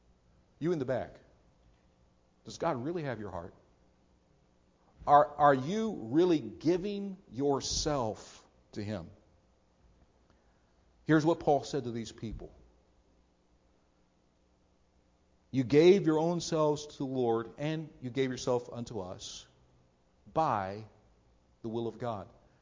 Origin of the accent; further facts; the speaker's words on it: Ohio, United States; Listen, I grew up in Ohio, I lived in Ohio and all those things, so I am scarlet and gray all the way through.